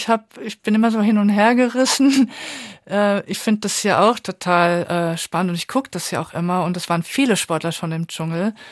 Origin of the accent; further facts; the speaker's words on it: Saarbrücken, Saarland, Germany; Ich meine, Saarbrücken ist meine Heimatstadt.